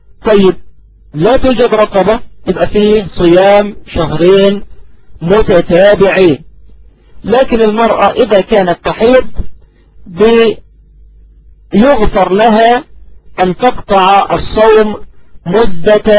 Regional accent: Egypt; يعني أقول بالمعنى الدارج عندنا كمصريين تموت نفسه

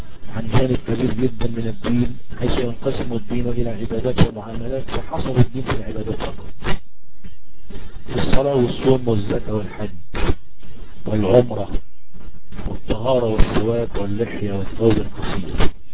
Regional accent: Egypt; اللي احنا بنسميه والعياذ بالله عندنا في مصر

